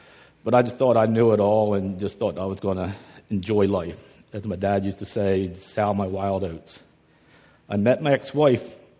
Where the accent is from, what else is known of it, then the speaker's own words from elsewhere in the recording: Colombia; I was born and raised in Colombia. Pretty much had a normal upbringing.